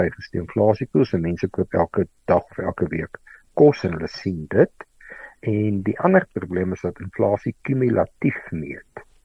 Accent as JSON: {"language": "Afrikaans", "town": "Stellenbosch", "region": "Western Cape", "country": "South Africa", "tie": "born there", "said": "Ek is op Stellenbosch gebore en ek was een van die seuns wat vir destyds in die Kaap Sap A en Sap B, vandag graad 1 en graad 2, in Bloemhof was."}